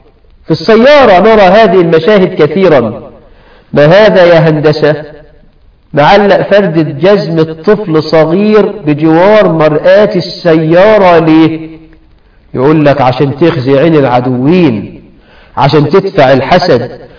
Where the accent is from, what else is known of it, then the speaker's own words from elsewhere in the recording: Egypt; عندنا في الريف في مصر وفي المناطق الشعبية